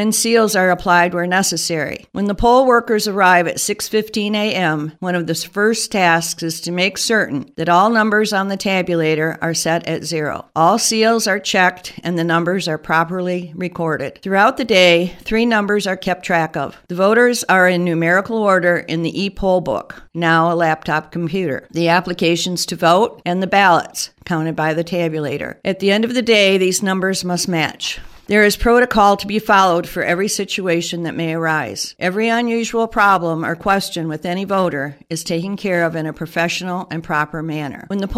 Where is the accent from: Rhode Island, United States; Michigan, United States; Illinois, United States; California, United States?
Michigan, United States; Oscoda; from Oscoda, and that's my point of view.